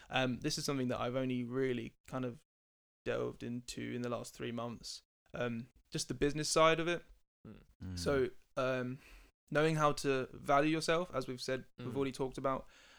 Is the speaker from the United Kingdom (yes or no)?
yes; Colchester, East of England, United Kingdom; accent: posh; I'm like, no, I'm not. I come from Colchester. But apparently I have a really posh accent.